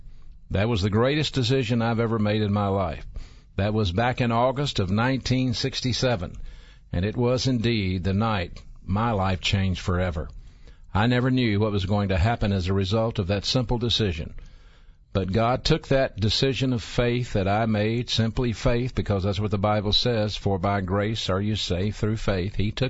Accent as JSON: {"language": "English", "town": "Birmingham", "region": "Alabama", "country": "United States", "tie": "born or raised there", "said": "I am from the Birmingham area. I grew up here. I grew up in what used to be called Central City, downtown Birmingham, between Phillips High School and Powell Grammar School."}